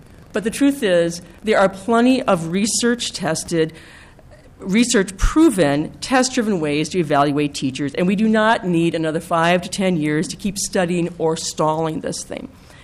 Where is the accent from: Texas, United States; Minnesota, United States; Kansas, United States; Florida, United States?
Minnesota, United States; Minneapolis; I am from Minneapolis, and I have spent the last 17 years as a Minneapolis public school parent.